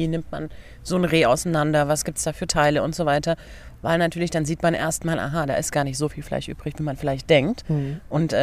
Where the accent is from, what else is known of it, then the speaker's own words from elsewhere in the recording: Leipzig, Saxony, Germany; ich komme aus Leipzig. Und dort hat meine Familie ein italienisches Restaurant und Hotel.